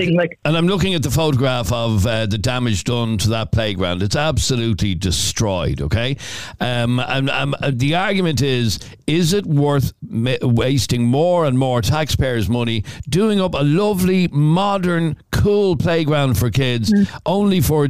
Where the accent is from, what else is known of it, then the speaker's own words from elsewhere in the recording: Dublin, Leinster, Ireland; I'm from Edenmore, can't come on because I'm working